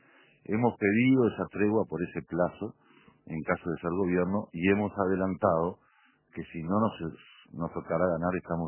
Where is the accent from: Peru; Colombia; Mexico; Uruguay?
Uruguay; Lavalleja; me toca estar a mí, que yo soy de La Valleja